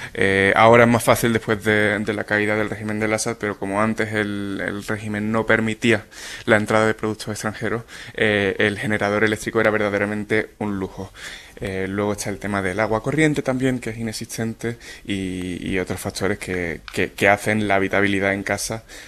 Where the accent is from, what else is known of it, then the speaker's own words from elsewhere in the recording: Lebanon; accent: Lebanese Arabic; Spanish is a second language; Y por mi acento libanés en árabe pensaron que quizá podría estar ligado con Hezbollah